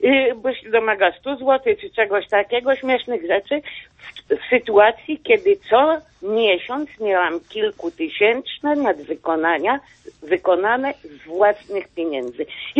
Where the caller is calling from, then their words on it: Warsaw, Masovian Voivodeship, Poland; z Warszawy, szczęść Boże.